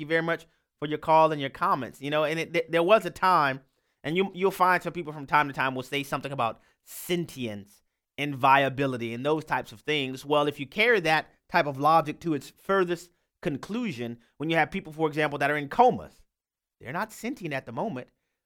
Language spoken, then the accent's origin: English; Louisiana, United States; We'll go next to my home state of Louisiana, where Clyde is on the line.